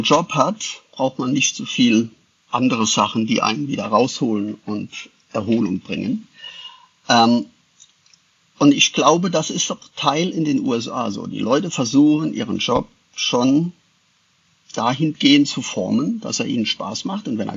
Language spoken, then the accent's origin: German; North Rhine-Westphalia, Germany; Ich komme aus dem Rheinland. Rheinländer sind meistens sehr offen, gehen freudig auf Menschen zu, versuchen zu netzwerken.